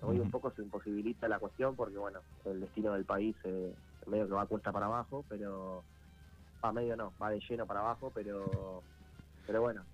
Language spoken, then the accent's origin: Spanish; Argentina; como buenos argentinos, vamos dejando y pateando cosas para último momento